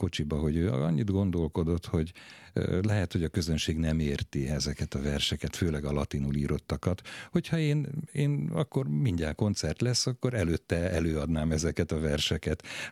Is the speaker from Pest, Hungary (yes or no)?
yes; Tura, Pest, Hungary; elszaladtam Turára, szülőfalunkra, a sírjukhoz